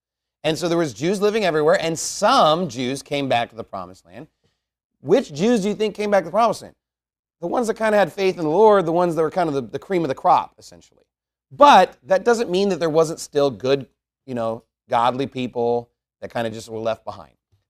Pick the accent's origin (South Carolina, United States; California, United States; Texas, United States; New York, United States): Texas, United States; Keller; I grew up in Keller, and where I lived specifically in the Dallas-Fort Worth area